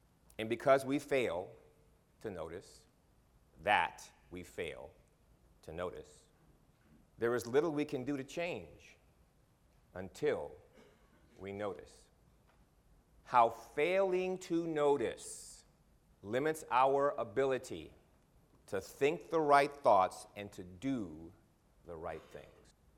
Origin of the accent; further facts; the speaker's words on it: Berkeley, California, United States; I grew up in Berkeley as a pacifist.